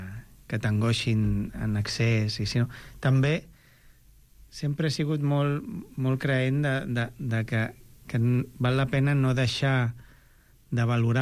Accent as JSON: {"language": "Catalan", "town": "Barcelona", "region": "Catalonia", "country": "Spain", "tie": "born or raised there", "also_born_or_lived": "Formentera", "said": "He nascut a Formentera, però des de petit, sempre que he vingut a la península, diguéssim, he vingut aquí a Barcelona, i la meva família majoritàriament és tota de Barcelona. I he viscut a quasi tots els barris de Barcelona."}